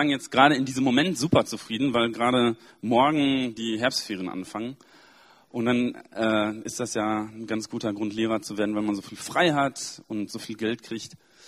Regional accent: Münster, North Rhine-Westphalia, Germany; Meine Eltern wohnen in Münster, kommen aus Münster. Und ich komme auch aus Münster.

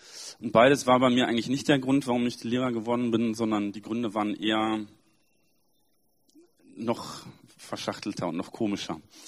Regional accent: Münster, North Rhine-Westphalia, Germany; Meine Eltern wohnen in Münster, kommen aus Münster. Und ich komme auch aus Münster.

